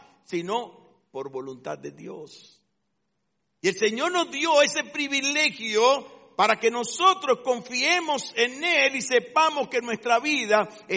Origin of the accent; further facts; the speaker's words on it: San Pedro de Macorís, Dominican Republic; now in Santo Domingo, Dominican Republic; San Pedro de Macorís, en un sitio que le llaman El Peñón. Ahí me crié hasta los 10 años. Después me fui a San Pedro de Macorís y cuando vine a estudiar a la capital, arquitectura, vine en el año 67, y aquí me quedé.